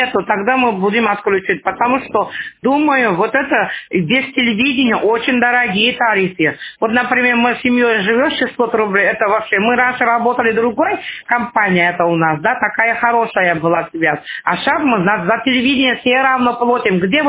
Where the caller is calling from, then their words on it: Saint Petersburg, Russia; из Лесовецкого, это Санкт-Петербург, звоним.